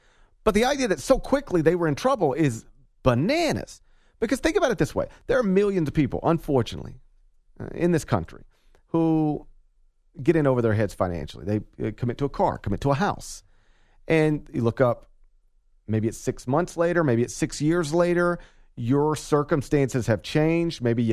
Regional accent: Memphis, Tennessee, United States; I live in Memphis, so my hometown has an Alliance of American Football franchise, or at least had.

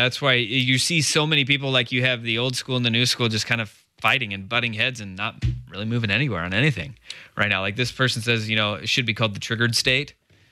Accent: Portland, Oregon, United States; I grew up in Portland but moved away to the East Coast from 2013 to 15. Haven't come back.

